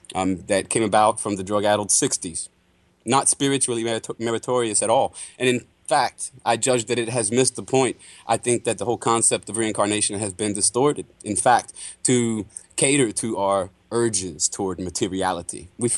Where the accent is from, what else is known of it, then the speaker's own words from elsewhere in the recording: North Carolina, United States; born there; I was born in North Carolina and not, you know, Bangladesh